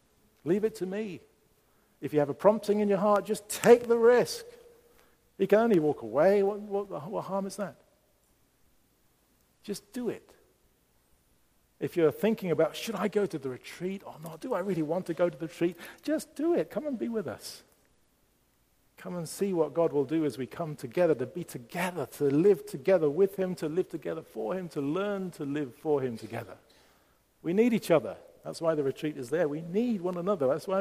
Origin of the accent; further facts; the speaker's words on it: United Kingdom; now in Bremen, Germany; That's why I'm here in Bremen, because I feel, even as a British man, and I believe the UK is Europe